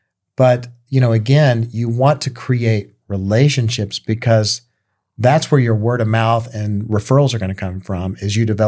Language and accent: English; Sherman, Texas, United States; Like in my hometown in Sherman, Texas, they do like a summer concert series.